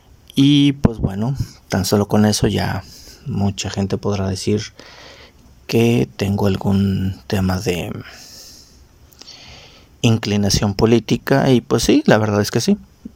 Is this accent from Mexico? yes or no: yes; Mexico; born there; Yo me encuentro ubicado en México. Soy mexicano de nacimiento y pues muy feliz de serlo.